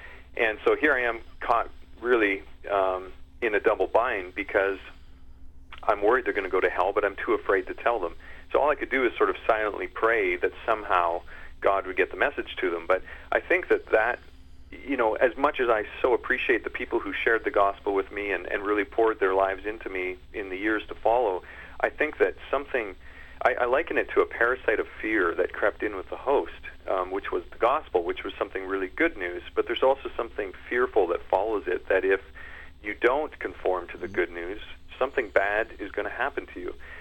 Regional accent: Foam Lake, Saskatchewan, Canada; the summer I became a Christian when I was 9 years old. And I came home from Bible camp, and I was on the farm in Foam Lake

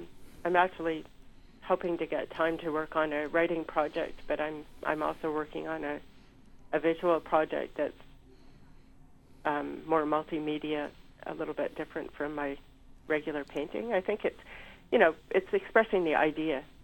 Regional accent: Shanty Bay, Ontario, Canada; I grew up in Shanty Bay on Lake Simcoe, near where the Black settlement is in Oro Township.

